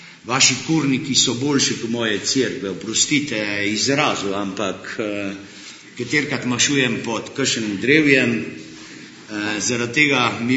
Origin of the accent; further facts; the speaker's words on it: Argentina; moved away as an adult; also born or lived in Ljubljana, Slovenia; now in Slovenia; Sem Slovenc, to je sigurno. Rodil sem se v Argentini, ker oče pa mati sta šla po vojni v Argentino. Študiral sem 20 let v Argentini do mature, potem sem prišel v Ljubljano